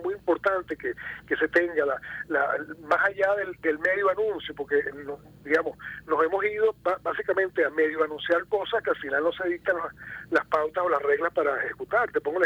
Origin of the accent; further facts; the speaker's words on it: Venezuela; Para nosotros los venezolanos, es bueno siempre recordar que nosotros, antes que comerciantes, somos venezolanos